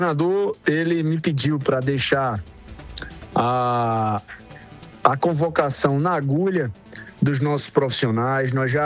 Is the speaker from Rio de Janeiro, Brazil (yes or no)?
no; Paraíba, Brazil; como paraibano, como apaixonado pela educação